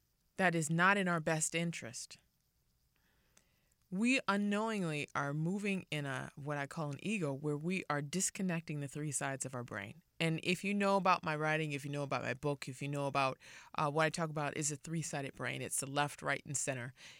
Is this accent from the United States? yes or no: yes; Los Angeles, California, United States; I grew up in South Central LA, and USC was down the street from my house